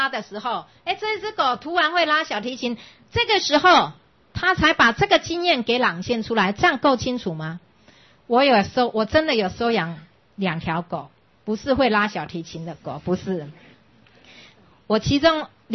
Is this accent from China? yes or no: no; Taiwan; 所以这就是为什么你我会出生在这个台湾，就是我们在台湾共同生活